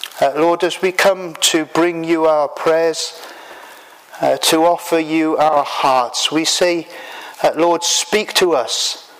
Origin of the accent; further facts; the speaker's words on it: Wales, United Kingdom; now in Edinburgh, United Kingdom; I am a Welshman and have been living in Edinburgh for the last 2 years.